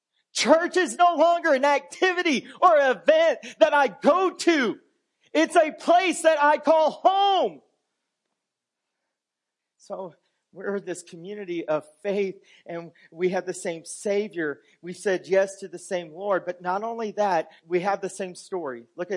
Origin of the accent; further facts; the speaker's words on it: Oklahoma, United States; I'm a 40-year-old white Caucasian male born and raised in Oklahoma